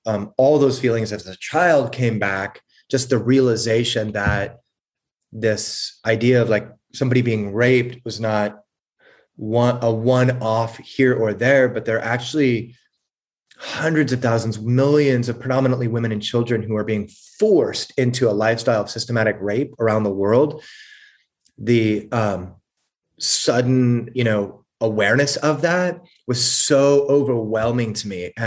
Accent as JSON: {"language": "English", "region": "California", "country": "United States", "tie": "born or raised there", "said": "I grew up in Southern California, youngest of four kids."}